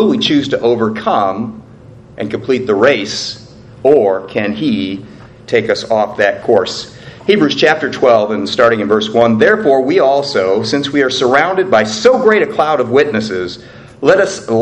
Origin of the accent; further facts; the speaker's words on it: Portland, Oregon, United States; I grew up in Portland, Oregon, so it was not uncommon that it was raining during the track meet.